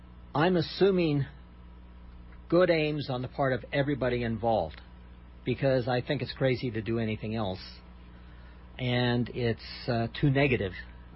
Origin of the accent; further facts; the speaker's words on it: Santa Catalina Island, California, United States; now in Kauai, United States; I grew up on Santa Catalina Island off the coast of California, but my family's been here on Kauai for 30-some-odd years.